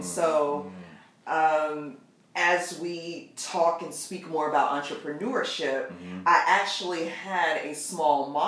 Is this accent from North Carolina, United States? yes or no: yes; Durham, North Carolina, United States; now in Raleigh, United States; I am from Durham, North Carolina, presently reside in Raleigh.